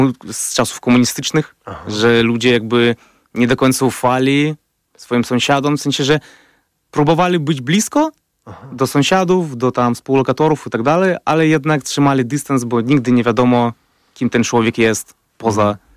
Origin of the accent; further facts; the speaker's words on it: Belarus; first language Russian; Polish is a second language; ja z nim się przywitałem po rosyjsku, bo jednak to jest mój pierwszy język, tak. Nie patrząc na to, że jestem z Białorusi.